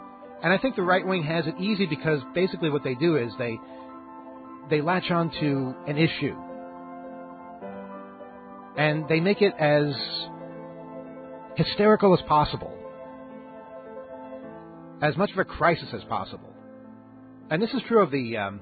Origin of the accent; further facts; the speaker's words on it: New York, United States; there is a station that I grew up with out on Eastern Long Island